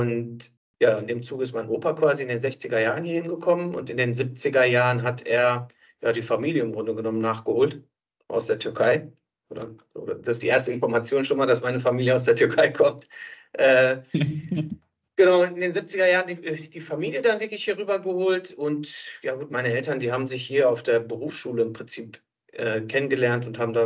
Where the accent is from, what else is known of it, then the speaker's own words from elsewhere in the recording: Bielefeld, North Rhine-Westphalia, Germany; geboren und aufgewachsen in Bielefeld, Ostwestfalen-Lippe, wie ich eben schon gesagt habe. Ich bin sozusagen die dritte Generation, kann man sagen.